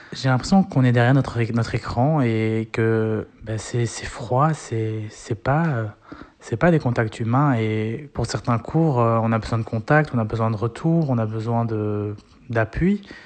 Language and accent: French; Belgium; je suis étudiant à l'université et je suis belge aussi.